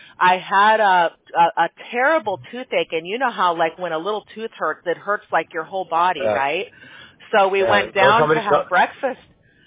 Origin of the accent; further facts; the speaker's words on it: Chicago, Illinois, United States; now in California, United States; Yeah, because I grew up in Chicago, and when I came out here to California, that's where our office is located.